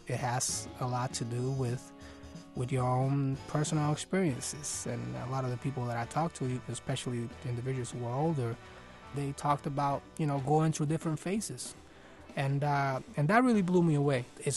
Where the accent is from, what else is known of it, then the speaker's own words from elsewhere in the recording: Puerto Rico; moved away as an adult; now in United States; I was actually born and raised in Puerto Rico. I moved to the States when I was 19.